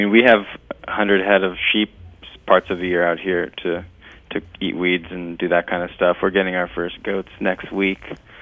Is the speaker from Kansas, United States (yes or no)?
no; Winters, California, United States; I grew up in Winters, California, in an agricultural background. My family grows walnuts and almonds over there.